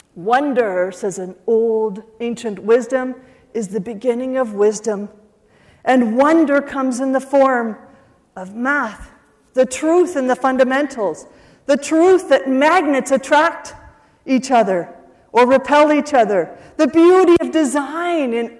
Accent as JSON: {"language": "English", "country": "Canada", "said": "I'm from Canada."}